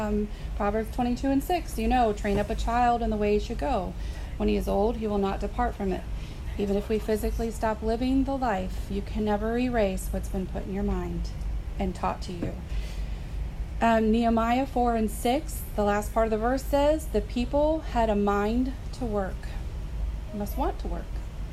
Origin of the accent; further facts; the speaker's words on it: Maryland, United States; born there; When I was born in Maryland, Dad was actually the printer of a little newspaper article they had